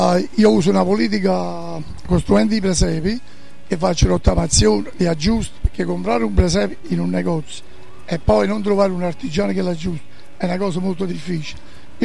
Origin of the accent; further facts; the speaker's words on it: Salerno, Campania, Italy; now in Pontecagnano, Italy; E non è che sono conosciuto tanto a Pontecagnano, perché sono di Salerno.